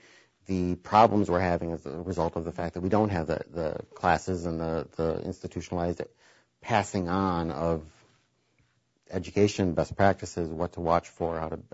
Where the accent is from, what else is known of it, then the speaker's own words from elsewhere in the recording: Chicago, Illinois, United States; It's when I say I was from the Midwest, I mean, I was from Chicago.